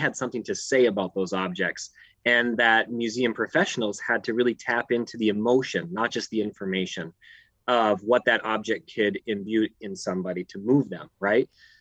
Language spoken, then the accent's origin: English; Sault Ste. Marie, Ontario, Canada; place myself growing up in Northern Ontario on the eastern side of Lake Superior in a small steel town called Sault Ste. Marie, Ontario, is where I grew up.